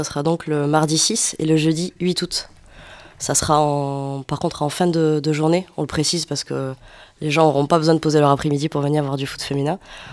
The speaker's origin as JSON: {"language": "French", "town": "Toulouse", "region": "Occitanie", "country": "France", "said": "Donc c'était tout naturel de réaliser ce tournoi chez nous, à Toulouse."}